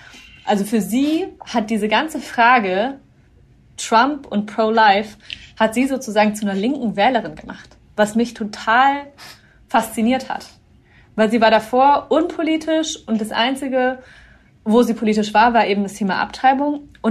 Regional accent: United States; Aber ich bin Amerikanerin. Ich bin Deutsch-Amerikanerin.

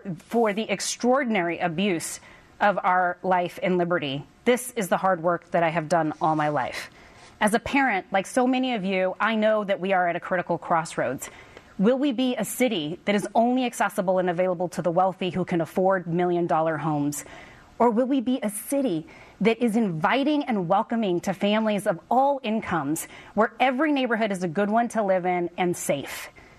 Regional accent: Washington, United States; I was born and raised in Central Washington State, where I earned my first paycheck at the age of 8 as a migrant farm worker.

